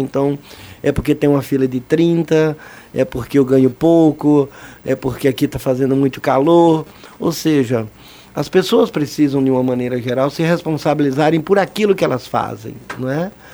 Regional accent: Paulo Jacinto, Alagoas, Brazil; Como eu sou do interior de As Alagoas, dois interiores, infelizmente, um eu não lembro muito, mas eu sei que ele está dentro de mim. Chama-se Paulo Jacinto

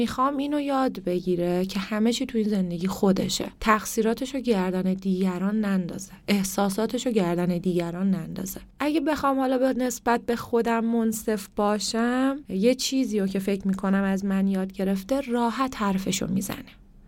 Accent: Karaj, Alborz, Iran; also born or lived in Rasht; فرهنگ من گیلانیم، خودم زاده رشتم و کرج بزرگ شدم

